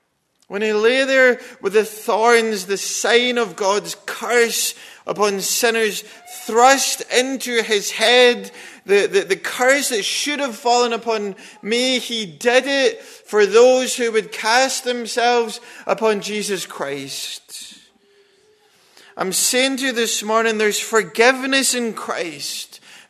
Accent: Scotland, United Kingdom; Yeah, I'm from Scotland.

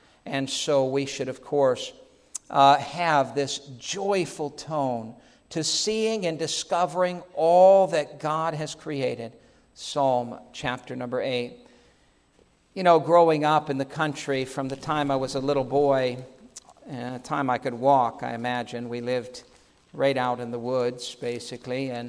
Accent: New York, United States; I grew up in the East Coast in New York

